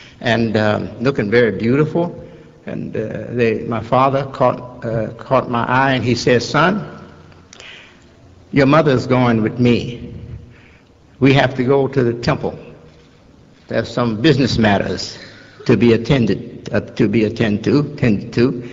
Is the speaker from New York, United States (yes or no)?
no; Chicago, Illinois, United States; also born or lived in Detroit; My mother says she brought me from Detroit to Chicago in her arms when I was 11 months old. So I'm a Chicagoan, that's for sure.